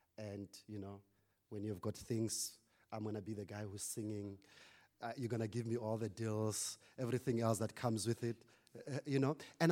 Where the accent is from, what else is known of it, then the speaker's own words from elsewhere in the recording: South Africa; first language Sepedi; English is a second language; Yeah, I grew up in a rural area, so Sepedi is my first language.